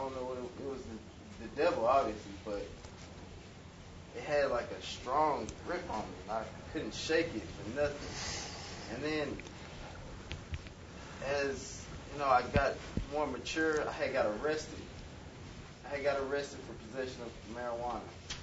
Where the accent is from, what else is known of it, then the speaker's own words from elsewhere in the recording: Houston, Texas, United States; I'm from Houston, Texas. I'm 22 years old.